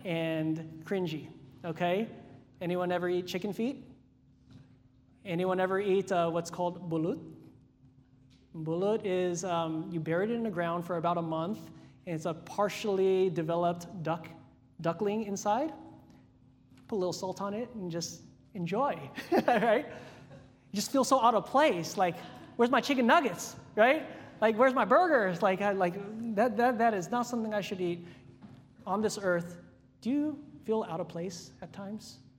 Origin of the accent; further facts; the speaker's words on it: Hawaii, United States; You guys know I'm from Hawaii, right? So we have a saying that the boy can leave the island, but the island is never going to leave the boy, right? I'm always going to be an islander deep down inside.